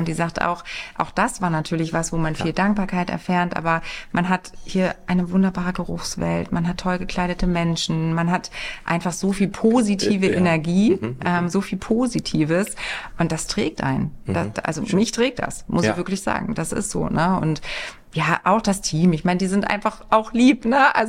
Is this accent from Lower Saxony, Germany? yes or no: yes; Lower Saxony, Germany; ich bin im Grunde aufgewachsen in der Lüneburger Heide, in einer großen Familie. Ich habe noch 3 Geschwister